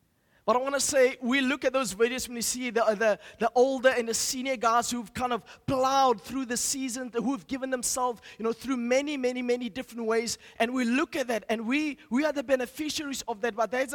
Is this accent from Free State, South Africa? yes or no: yes; Free State, South Africa; now in Stellenbosch, South Africa; I'm not from the Western Cape. I'm from the Free State, you know, so the dusty fields of the Free State. And I was battling and struggling to actually be in Stellenbosch.